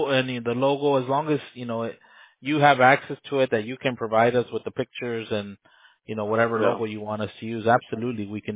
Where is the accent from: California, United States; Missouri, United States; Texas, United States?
California, United States; Los Angeles; I'm born here in the States. I'm born and raised in Los Angeles, but my parents are Mexican.